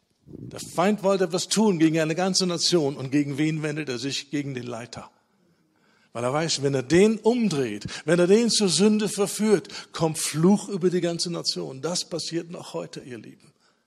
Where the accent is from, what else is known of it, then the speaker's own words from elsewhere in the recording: North Rhine-Westphalia, Germany; Ist mit dem Klassenbus bis wieder in meine Heimatstadt gefahren, ins schöne Ostwestfalen.